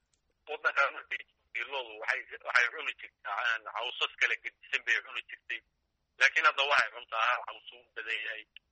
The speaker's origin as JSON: {"language": "Somali", "town": "Birqod", "region": "Somali Region", "country": "Ethiopia", "lives_now": "Harooreys, Ethiopia", "said": "Waxaan ka imid gobolka Jarar, ahaan degmada Birqod."}